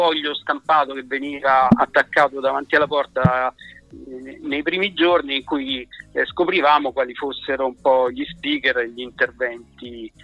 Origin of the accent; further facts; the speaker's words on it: Rome, Lazio, Italy; anche se sono di Roma e mi piace più Roma di Milano, essendo romano.